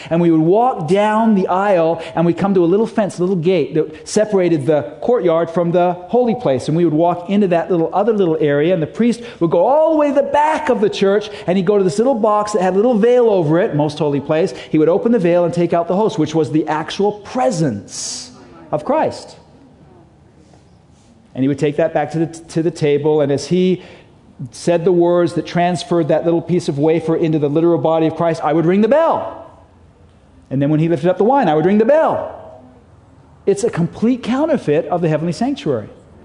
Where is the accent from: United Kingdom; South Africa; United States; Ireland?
United Kingdom; England; I was raised a Catholic. I was raised in England, went to Catholic school, was an altar boy